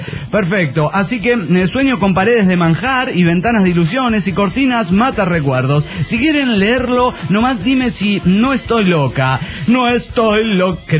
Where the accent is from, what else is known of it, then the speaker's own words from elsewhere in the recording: Mexico City, Mexico; de DF Mexicana.